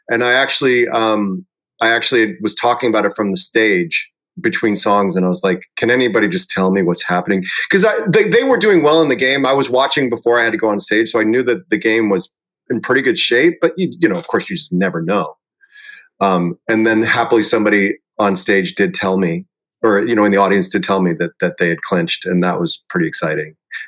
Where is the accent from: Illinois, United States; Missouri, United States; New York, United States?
Illinois, United States; Chicago; Well, I have very fond memories of watching baseball after school, like with all the day games.